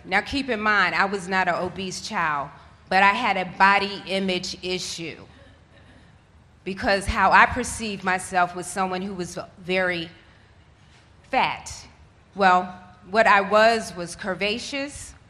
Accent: Brooklyn, New York, United States; So I grew up in Brooklyn, and for about, I would say, a good 7.5 or 8 years of my life, I lived what I felt was a very normal life

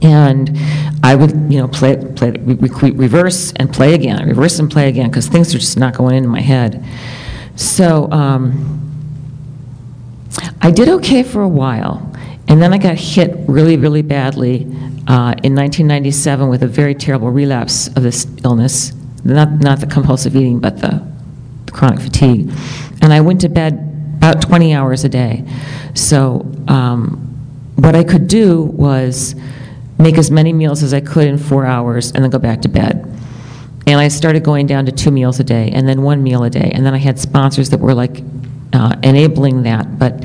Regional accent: Cleveland, Ohio, United States; I am from Cleveland, Ohio.

